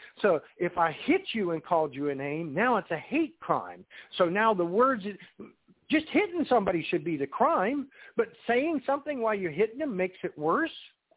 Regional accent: West Virginia, United States; Hey, I grew up in West Virginia. You know I grew up in West Virginia. We're supposed to be dumb hillbillies, right?

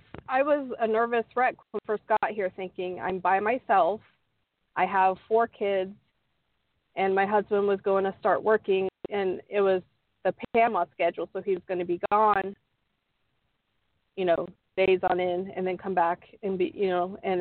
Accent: Arizona, United States; Arizona is my home state, so I had my family.

